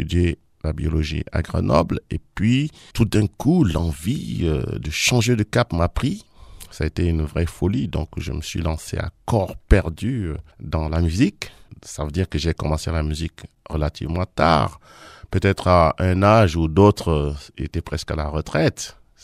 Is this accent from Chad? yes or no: yes; Chad; Donc, je suis un natif du Tchad, c'est-à-dire que je suis né là-bas dans la brousse, dans la savane, il y a quelques années.